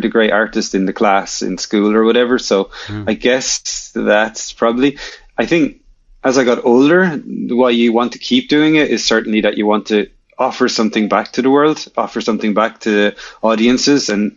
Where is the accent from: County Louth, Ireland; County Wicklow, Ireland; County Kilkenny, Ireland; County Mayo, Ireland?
County Kilkenny, Ireland; Kilkenny; And like here in my hometown in Kilkenny, I was lucky enough to be a member of a group called Young Irish Filmmakers